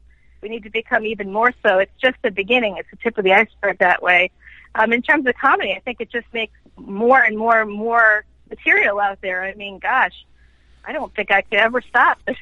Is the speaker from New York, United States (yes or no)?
no; Boston, Massachusetts, United States; And I don't live in Boston anymore, by the way, but it's my hometown, so I'm always in that city for one thing or another.